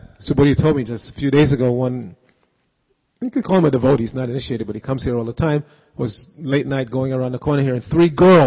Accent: New York City, New York, United States; I grew up in New York City, and you know, everybody knows the New York subway is like going to the hellish planet

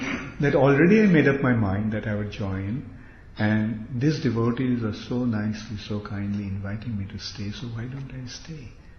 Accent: Kolkata, West Bengal, India; Actually I'm from Calcutta.

